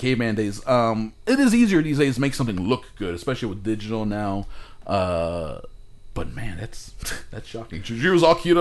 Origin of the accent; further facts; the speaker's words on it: New York, United States; I'm from New York, so I was like, but I'm a Mets fan.